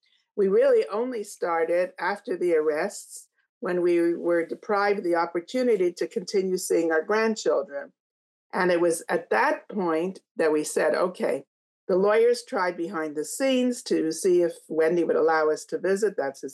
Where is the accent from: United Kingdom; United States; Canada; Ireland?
Canada; I don't know if I said before, I'm from Canada.